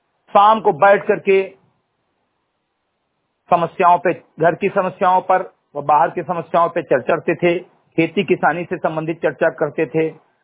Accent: Uttar Pradesh, India; ग्राम post चंद्री घटही विकास खंड मेनपुरवा जनपद बहराइच का मूल निवासी हूं

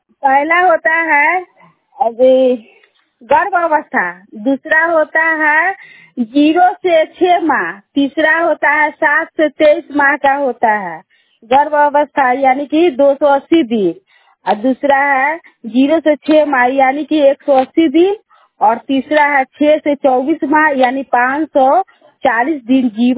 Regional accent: Patahi, Bihar, India; मैं पताही रूप की रहने वाली हूँ।

